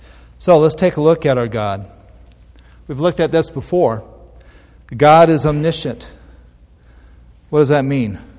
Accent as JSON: {"language": "English", "region": "Iowa", "country": "United States", "said": "because I'm from Iowa originally, so I plant corn because that's what Iowans"}